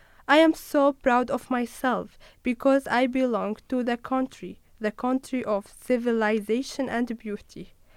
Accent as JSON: {"language": "English", "country": "Syria", "said": "I come from Syria, stunning beauty and Syrian without the war."}